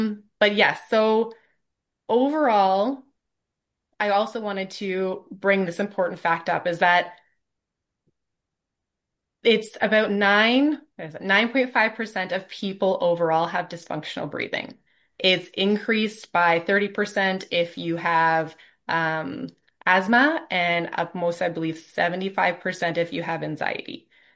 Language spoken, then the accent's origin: English; Canada; just as a Canadian fun interpretation of how the diaphragm and working with the sinus cavities kind of helps us put into perspective. I always relate it back to a Canadian winter.